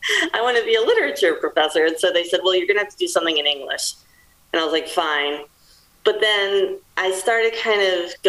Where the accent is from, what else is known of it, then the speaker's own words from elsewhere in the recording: East Coast, United States; now in Wisconsin, United States; Also, I'm originally from the East Coast, but now I live in Wisconsin, so I love living here.